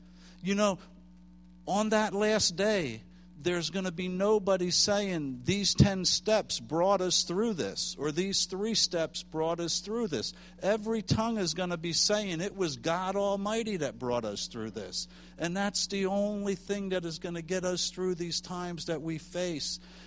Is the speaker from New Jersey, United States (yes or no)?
yes; New Jersey, United States; You know, and people from Jersey, we're not from the South, so we don't come to visit before we tell you what we want to tell you.